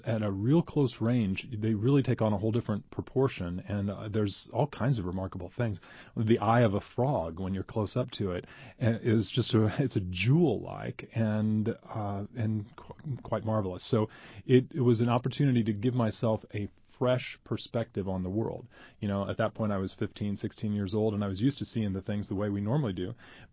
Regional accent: Indianapolis, Indiana, United States; I grew up here in Indianapolis, and I feel like I've been an explorer since I was a boy

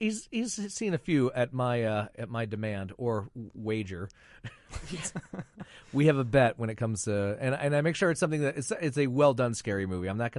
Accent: Flint, Michigan, United States; swimming pool in a hotel in Flint, Michigan, being banned from Holiday Inns. That's my one claim to fame, my hometown

